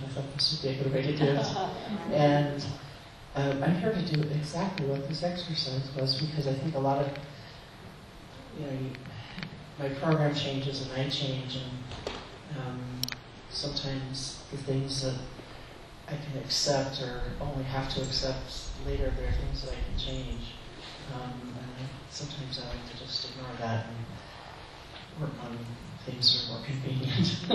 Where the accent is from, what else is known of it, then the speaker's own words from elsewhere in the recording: California, United States; from Marin.